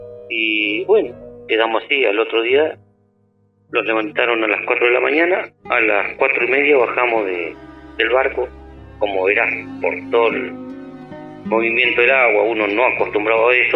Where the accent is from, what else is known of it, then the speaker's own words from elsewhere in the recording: Alto Río Senguer, Chubut, Argentina; moved away; Soy nacido en Alto Río Senguer y me vine de Senguer por problemas de salud en mi familia en el año 89